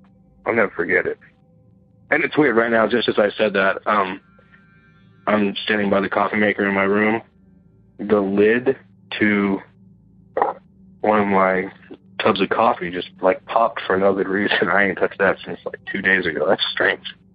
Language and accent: English; San Bernardino, California, United States; I'm from San Bernardino, California.